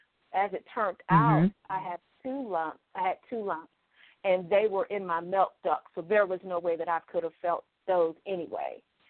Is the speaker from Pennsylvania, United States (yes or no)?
no; Maryland, United States; also born or lived in Atlanta; I'm from St. Marys County, Maryland. I was living in Atlanta for 25 years, and I just relocated back to Maryland in June of this year.